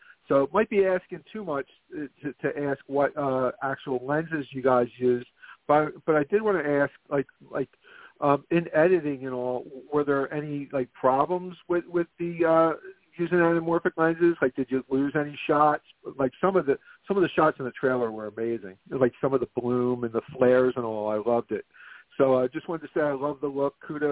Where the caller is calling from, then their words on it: Philadelphia, Pennsylvania, United States; Hey, Simon … calling from Philadelphia.